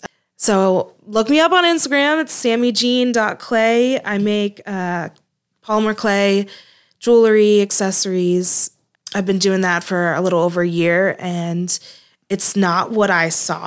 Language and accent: English; Fort Lauderdale, Florida, United States; So I am originally from Florida, Fort Lauderdale specifically. Grew up there, born and raised.